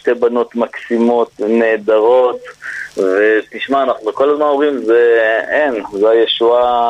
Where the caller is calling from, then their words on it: Jerusalem, Jerusalem District, Israel; מירושלים.